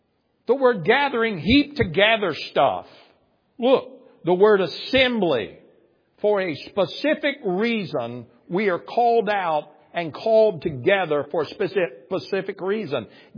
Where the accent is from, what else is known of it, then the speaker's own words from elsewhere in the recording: Arkansas, United States; Some might say ecclesia. I don't. I'm from Arkansas. I believe it's ekklesia.